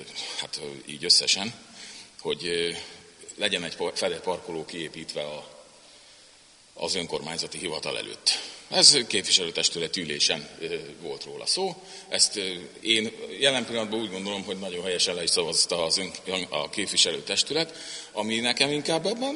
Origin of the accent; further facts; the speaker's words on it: Tisza area, Hungary; Én a Tisza mellett nőttem föl, ott azért ez nagyobb problémát okozott.